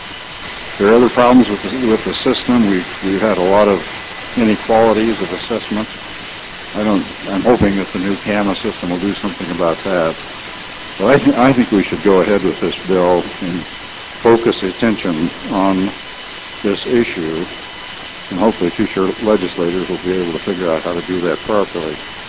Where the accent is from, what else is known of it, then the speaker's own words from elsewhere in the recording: United States; I'm from Johnson County, as most of you know